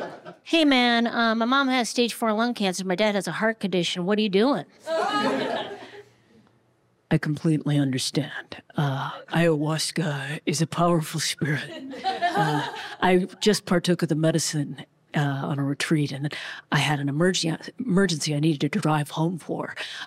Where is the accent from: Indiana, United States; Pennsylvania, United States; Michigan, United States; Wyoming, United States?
Michigan, United States; Marquette; we're both originally from Marquette.